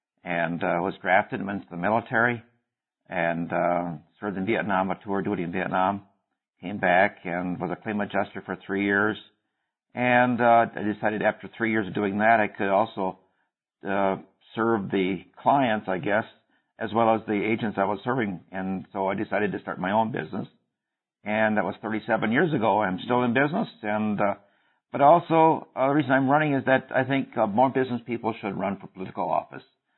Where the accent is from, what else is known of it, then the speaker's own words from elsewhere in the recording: Wisconsin, United States; Well, I was born and raised in Outagamie County, and certainly I've been I think I've been involved in a lot of different things in this community and by Appleton as well.